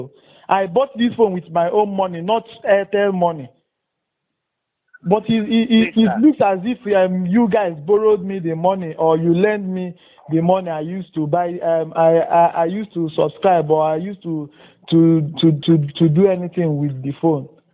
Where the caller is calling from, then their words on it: Awka, Anambra, Nigeria; I'm calling from Awka South Local Government in Anambra.